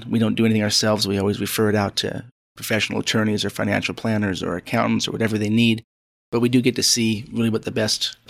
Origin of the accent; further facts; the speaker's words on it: United States; And since I'm an American, many of the examples that I cite deal specifically with the economic and legal environment of the United States.